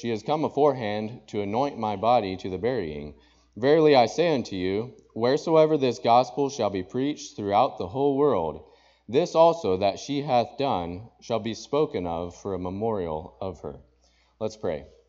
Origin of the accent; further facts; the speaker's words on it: Missouri, United States; kind of like where I grew up over in Missouri, the northeast corner of Missouri near Hannibal, with the fields and the cows and everything